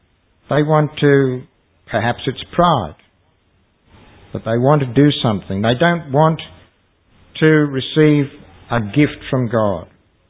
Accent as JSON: {"language": "English", "town": "Sydney", "region": "New South Wales", "country": "Australia", "tie": "born or raised there", "said": "When I was a small boy in growing up in Sydney"}